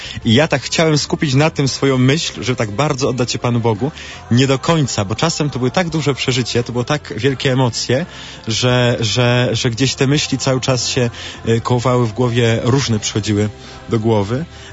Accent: Zakliczyn, Lesser Poland, Poland; Ja pochodzę z południa Polski, pochodzę z Zakliczyna nad Dunajcem i w naszej tradycji jest tak przyjęte

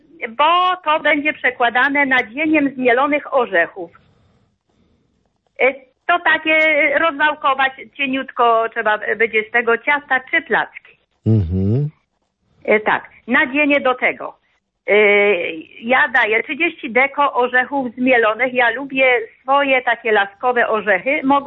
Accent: Binarowa, Lesser Poland, Poland; now in Biecz, Poland; Pochodzę z Binarowej.

